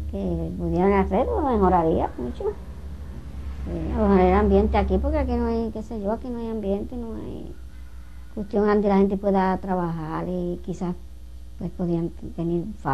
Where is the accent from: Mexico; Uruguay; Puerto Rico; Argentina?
Puerto Rico; la lengua de nosotros es el español. Es la lengua de los puertorriqueños, somos español, que toda la vida hemos sabido eso